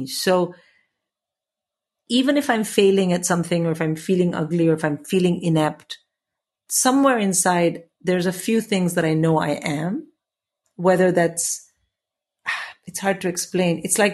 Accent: India; now in United Kingdom

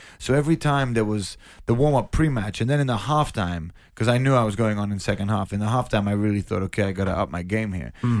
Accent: London, United Kingdom; even though I'm born and raised in London, they put me with the rest of the world because

